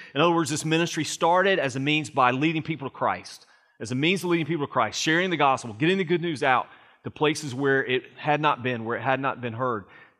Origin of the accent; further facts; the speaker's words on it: Liverpool, North West England, United Kingdom; when I was just a lad in my hometown in Liverpool